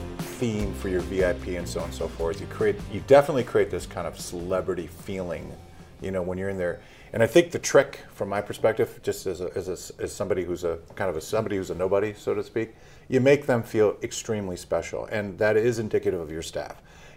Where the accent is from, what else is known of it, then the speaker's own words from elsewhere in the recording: Las Vegas, Nevada, United States; Well, because they knew I was from Vegas. I came in from Vegas to Miami.